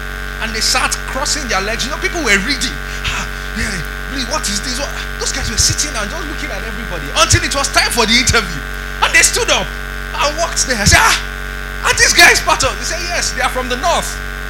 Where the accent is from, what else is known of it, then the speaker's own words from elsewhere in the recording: Kogi, Nigeria; And then I said, I'm from Kogi State.